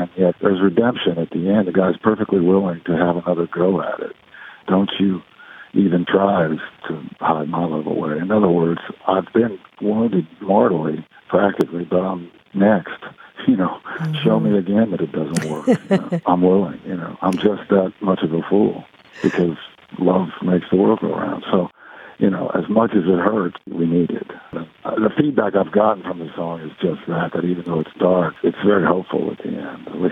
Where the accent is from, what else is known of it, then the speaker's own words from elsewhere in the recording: Indianapolis, Indiana, United States; moved away as an adult; also born or lived in Los Angeles; now in Nashville, United States; I moved down there when I was 18 from Indianapolis.